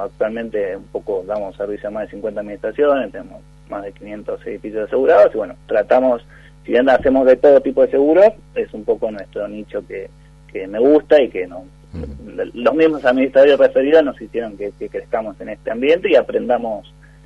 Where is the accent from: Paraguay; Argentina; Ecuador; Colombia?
Argentina; Somos todos argentinos los que estamos acá conversando